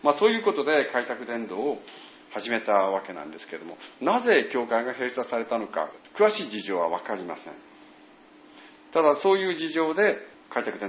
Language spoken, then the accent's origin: Japanese; Ichinoseki, Iwate, Japan; ふるさとの一関でですね、中学高校と教会に私は通ったんですけども